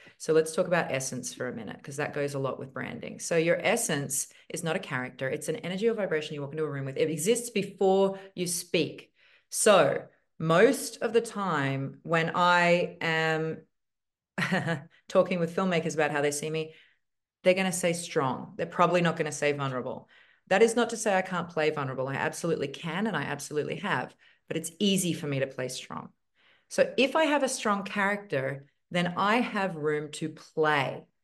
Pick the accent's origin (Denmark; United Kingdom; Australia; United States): Australia; Logan City, Queensland; I'm from Logan City, Queensland. Like we were rough, man.